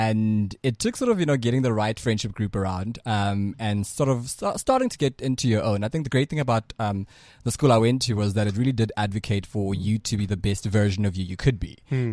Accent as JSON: {"language": "English", "town": "Johannesburg", "region": "Gauteng", "country": "South Africa", "tie": "born or raised there", "also_born_or_lived": "Soweto", "said": "So my family is all from Johannesburg. I grew up in Soweto for a part, and then I ran off to boarding school"}